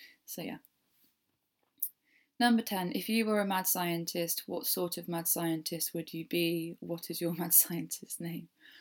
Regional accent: United Kingdom; I do apologise. I'm so sorry. Sorry for being British.

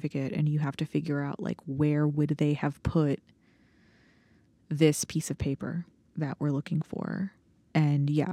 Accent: Florida, United States; I have had exotic animals before. I am from Florida after all.

